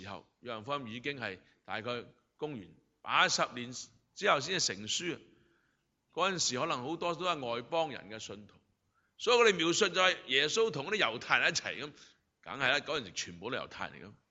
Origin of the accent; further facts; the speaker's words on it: China; 是我们中国很喜欢讲仁义道德